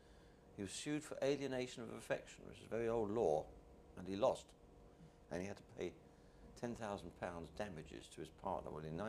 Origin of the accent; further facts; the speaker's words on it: London, United Kingdom; born there; I was born on January the 19th, 1928, in London.